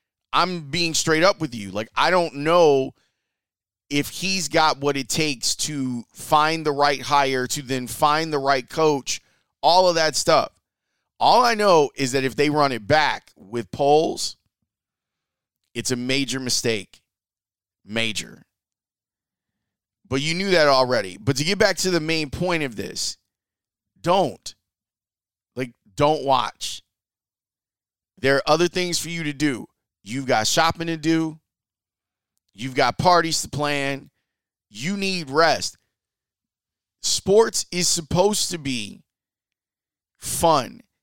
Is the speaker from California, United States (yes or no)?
no; Chicago, Illinois, United States; Now look, I am a simple man. I am from Roseland.